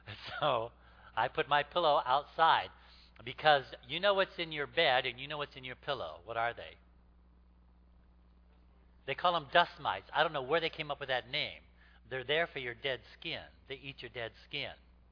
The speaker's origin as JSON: {"language": "English", "region": "Alaska", "country": "United States", "tie": "born or raised there", "said": "I grew up in Alaska, and of course, tanning beds are on every other street corner."}